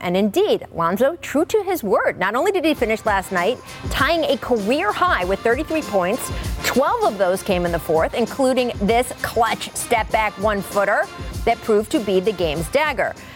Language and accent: English; Maryland, United States; I grew up in Maryland as an Orioles fan